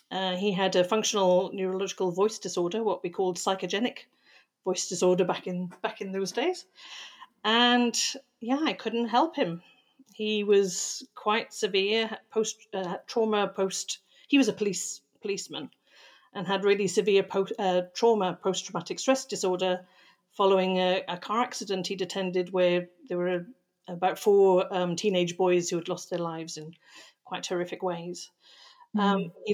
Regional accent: Wales, United Kingdom; accent: British; now in Australia; But I have to say, I'm actually from Wales. So the accent is more British than it is Australian. But I've been in Australia for about 18 years now.

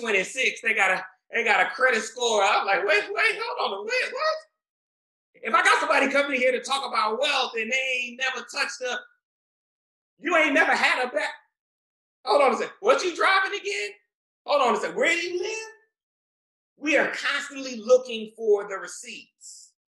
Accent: Jamaica; my whole family's Jamaican. I'm Jamaican.

